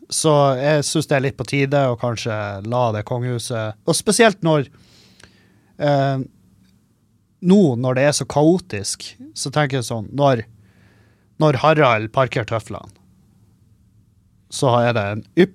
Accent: Halsa, Nordland, Norway; jeg vokste opp på Halsa i Meløy

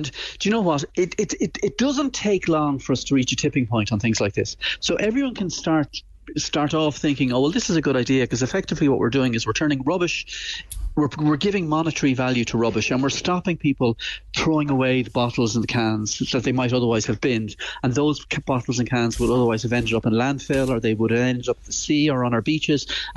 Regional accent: Bishopstown, Munster, Ireland; Would you believe I grew up in Bishopstown?

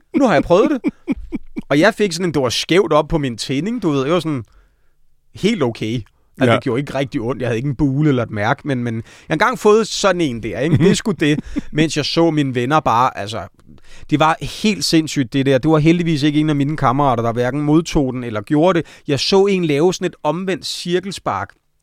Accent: Slagelse, Zealand, Denmark; Ja, så flyttede jeg fra Slagelse, ja.

